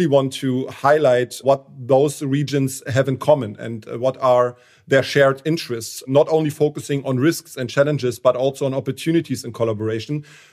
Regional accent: Berlin, Germany; So we organized one expert roundtable in Berlin, which is my hometown.

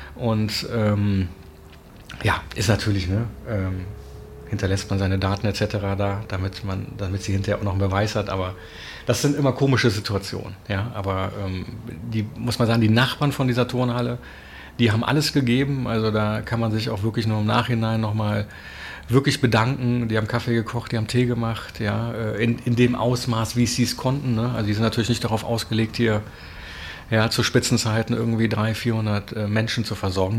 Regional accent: Bonn, North Rhine-Westphalia, Germany; ich komme jetzt ja aus Bonn, ich kenne so die großen Hauptstraßen

